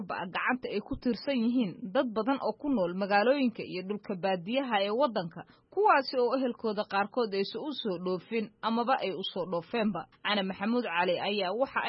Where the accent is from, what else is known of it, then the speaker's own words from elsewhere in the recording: Mogadishu, Banaadir, Somalia; waxaan ka imaaday magaalada Muqdisho ee Soomaaliya.